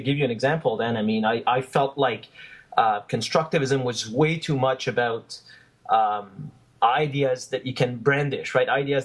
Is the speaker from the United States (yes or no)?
no; Montreal, Quebec, Canada; And originally, I'm from Montreal